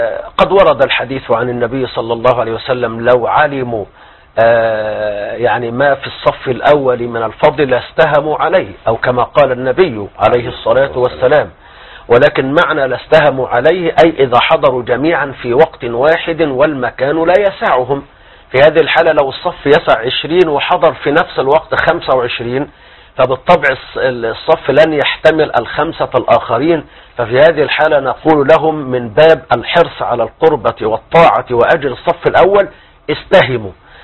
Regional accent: Egypt; عندنا في مصر

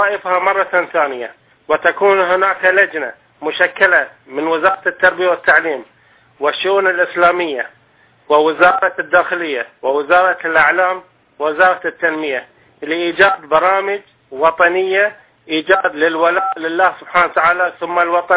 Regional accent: Bahrain; نحن أبناء البحرين المخلصين

